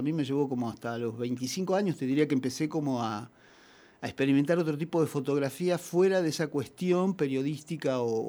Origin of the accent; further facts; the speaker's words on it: Santa Rosa, La Pampa, Argentina; also born or lived in General Pico; Mi niñez está fraccionada. Mi niñez fue hasta los 8 años en Pico, yo nací en Pico, uh-huh. Y de los 8 años en adelante aquí en Santa Rosa.